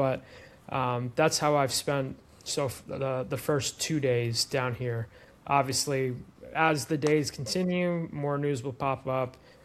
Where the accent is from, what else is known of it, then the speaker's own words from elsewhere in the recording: New York City, New York, United States; I'm from the Bronx originally, so just being that close to the action.